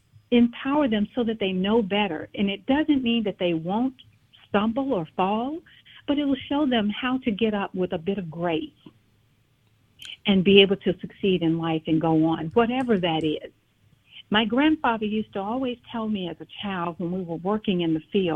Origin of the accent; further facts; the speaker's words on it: Mississippi, United States; I grew up picking cotton in Mississippi.